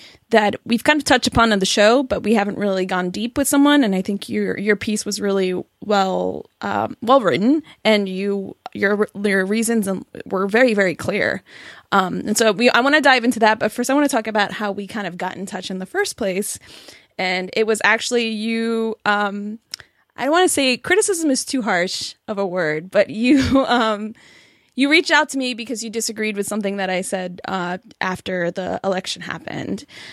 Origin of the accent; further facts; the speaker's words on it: New York City, New York, United States; I'm from New York City originally.